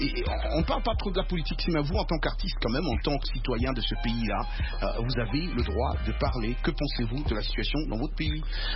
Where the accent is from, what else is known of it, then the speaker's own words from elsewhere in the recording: New York, United States; Je suis de New York, moi, je sais de quoi tu parles.